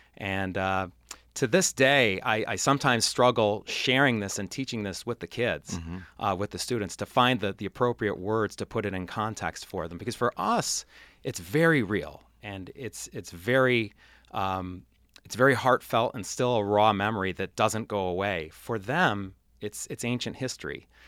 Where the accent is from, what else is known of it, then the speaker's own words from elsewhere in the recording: Webster, New York, United States; Well, I was born and raised in Webster here in Rochester, and I was a student at Schrader Junior High School at the time, ninth grade.